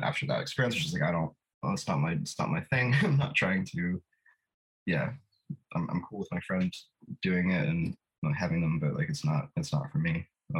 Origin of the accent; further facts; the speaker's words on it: Maryland, United States; also born or lived in Washington, D.C.; now in Philadelphia, United States; I live in West Philadelphia. So I did not grow up around guns at all. I grew up in Maryland, D.C.